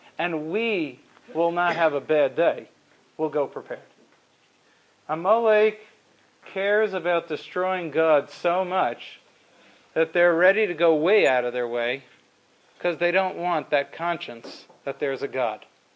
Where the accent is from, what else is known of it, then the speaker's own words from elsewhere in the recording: United States; my whole life I was raised in America where we had Tanis Esther